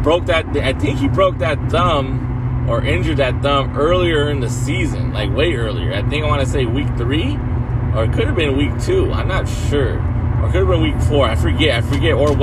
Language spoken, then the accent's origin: English; California, United States; He's from California, though. I'm from California, so I'm on California.